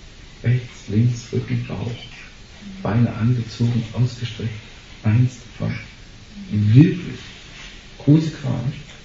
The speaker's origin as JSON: {"language": "German", "region": "Northern Germany", "country": "Germany", "said": "Das kann man hier als Norddeutscher nicht so richtig verstehen, weil wir nicht so eine Gastkultur haben."}